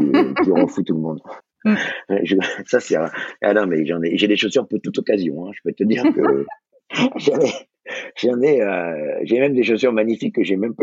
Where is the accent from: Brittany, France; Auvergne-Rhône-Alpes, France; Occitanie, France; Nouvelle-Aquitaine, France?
Brittany, France; moi je suis breton, j'ai des gens qui viennent du quatre coins du monde autour de moi.